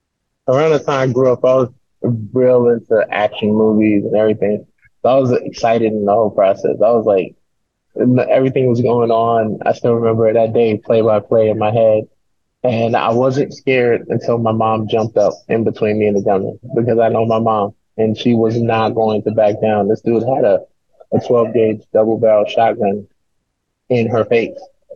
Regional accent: Bronx, New York, United States; I grew up in the Bronx, in a single parent home.

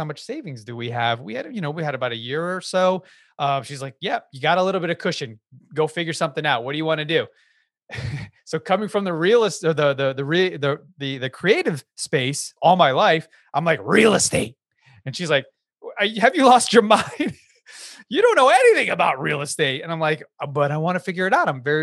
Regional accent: Yonkers, New York, United States; So I'm a Filipino American. I was born and raised in Yonkers. I like to say it's the Bronx because we were literally on the border and, in the projects.

